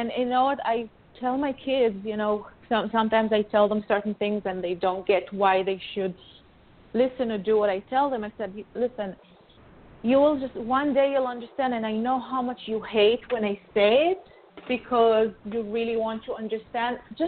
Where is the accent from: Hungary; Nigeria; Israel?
Israel; moved away as an adult; now in United States; I came here from Israel 23 years ago